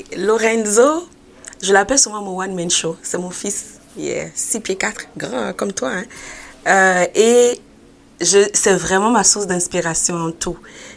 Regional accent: Gabon; moved away as an adult; also born or lived in Benin; now in Canada; Non, non, je ne suis pas née au Québec, je suis née au Bénin. J'ai grandi au Gabon, en Afrique centrale. Donc, je me dis souvent que je suis une citoyenne du monde. Et j'ai immigré au Québec vers l'âge de 18 ans et demi pour venir faire mon université.

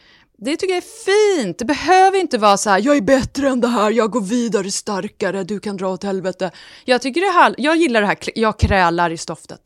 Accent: Sweden; jag är svensk, jag har ingen koll.

